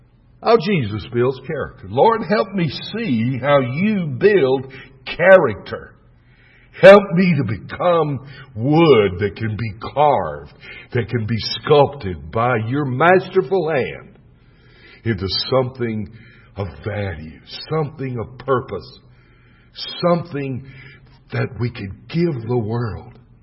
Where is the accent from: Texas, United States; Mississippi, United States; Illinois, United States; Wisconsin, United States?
Texas, United States; I'm a Texan.